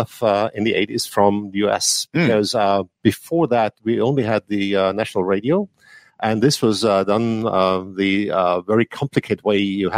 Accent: Bavaria, Germany; I'm from Germany and the south part of Germany, Bavaria, close to Munich. That's where I'm based.

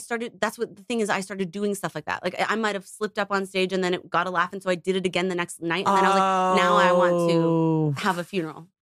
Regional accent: Canada; Sometimes I get into a bit of a pickle with being Canadian because there's sometimes I'll bring up something that I think is a reference that everyone knows and no one knows it.

